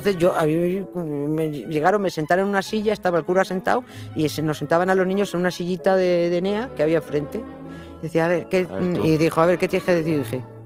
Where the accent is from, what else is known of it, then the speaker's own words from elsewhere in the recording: Madrid, Community of Madrid, Spain; soy madrileña. Y vivíamos en un barrio de pobres, por de esos donde mandaban a los más desgraciados.